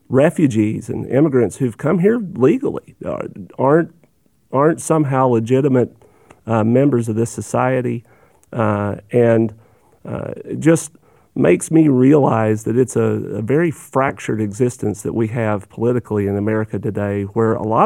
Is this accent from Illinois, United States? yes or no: no; Arkansas, United States; My dad worked for Bill Clinton. I grew up in Arkansas as a Democrat